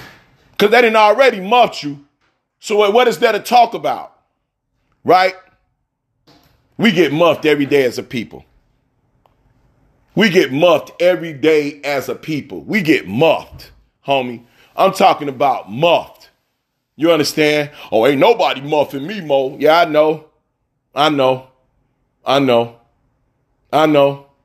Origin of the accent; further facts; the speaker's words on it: Chicago, Illinois, United States; I think I'm from Chicago, y'all. I'm born and raised in Chicago.